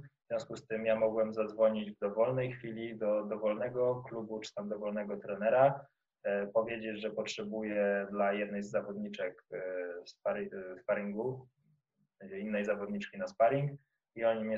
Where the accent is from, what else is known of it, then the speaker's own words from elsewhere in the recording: Belarus; now in Poland; Jak wyjechałem z Białorusi i zaczęliśmy współpracować z Martyną, to była współpraca jeden na jeden.